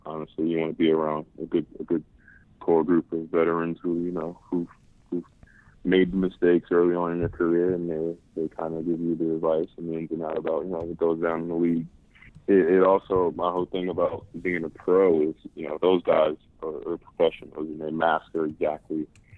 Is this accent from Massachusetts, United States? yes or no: no; Harlem, New York, United States; So I attribute a lot of, you know, my ball handling just growing up in Harlem.